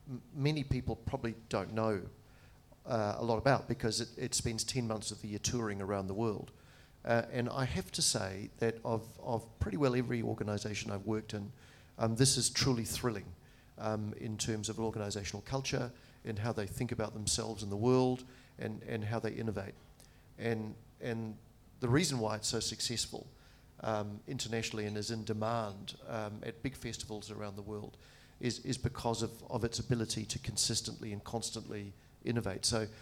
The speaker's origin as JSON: {"language": "English", "country": "New Zealand", "said": "And again, to me as a Kiwi, it is rewarding and refreshing to see something that perhaps shouldn't be in the air being in the air because of what it's doing."}